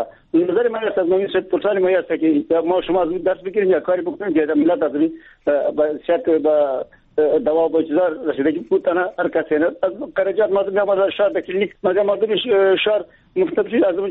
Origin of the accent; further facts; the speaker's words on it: Baghlan, Afghanistan; ما خوب پیشترم گفتم یه دوار شدم که ما از بغلان هستم